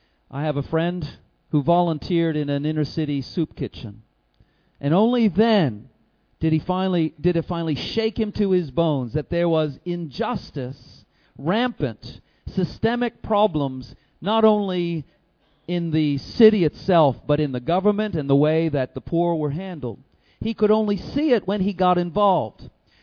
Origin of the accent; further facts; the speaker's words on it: United States; If I know my home country of the U.S. of A.